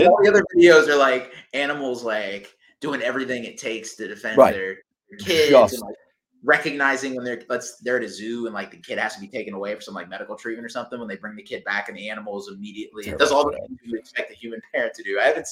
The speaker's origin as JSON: {"language": "English", "region": "Virginia", "country": "United States", "tie": "born or raised there", "also_born_or_lived": "Texas", "said": "So I was born in Texas and grew up maybe one-third down there and two-thirds up here in Northern Virginia."}